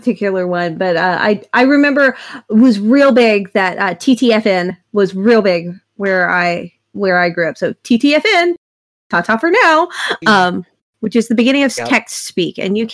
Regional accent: Oklahoma, United States; I mean, like, I grew up in Oklahoma, and so I still remember when Disney Channel used to play Song of the South on Disney Channel

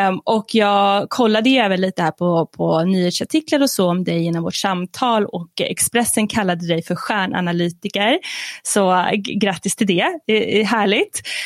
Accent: Stockholm, Stockholm County, Sweden; born there; Och jag är faktiskt också född i Stockholm. Jag är säkert lite äldre än vad du är

